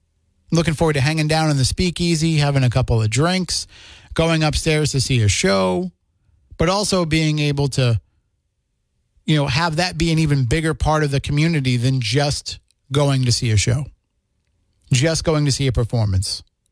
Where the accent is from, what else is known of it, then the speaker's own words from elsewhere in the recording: New Bedford, Massachusetts, United States; And I'm like, well, I'm from the New Bedford area.